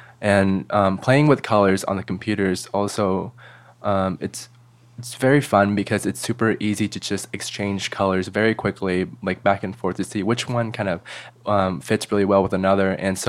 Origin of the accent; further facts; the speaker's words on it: Vietnam; So I think it's definitely a mix of where I came from Vietnam